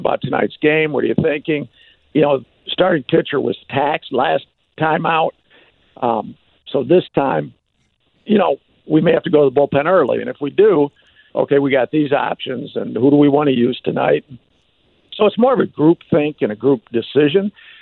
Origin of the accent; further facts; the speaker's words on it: Michigan, United States; I remember growing up in Michigan